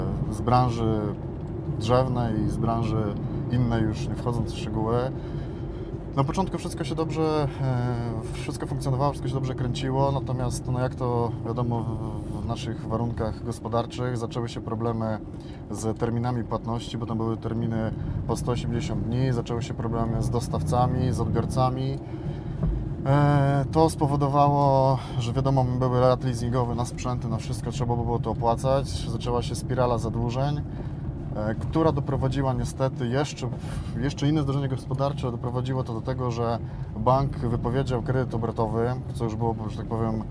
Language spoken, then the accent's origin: Polish; Lublin Voivodeship, Poland; Z Lubelszczyzny pochodzę, tak.